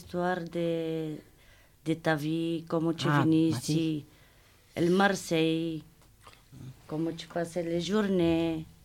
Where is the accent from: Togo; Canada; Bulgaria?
Bulgaria; French is a second language; now in France; Moi je suis bulgare. Je suis de Bulgarie. Je suis bulgare gitane. Avant en Bulgarie que j'étais, maintenant je suis la France.